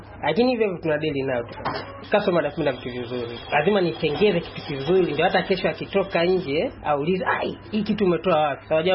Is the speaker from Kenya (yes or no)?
no; Tanzania; mimi ni Mtanzania